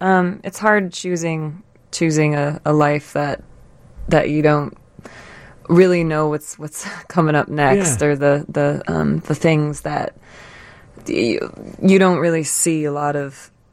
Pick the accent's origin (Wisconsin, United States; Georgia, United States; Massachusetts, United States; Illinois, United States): Illinois, United States; Park Ridge; Yeah, I grew up, you know, Park Ridge, Irish Catholic family, big Irish Catholic, Chicago, super Chicago family.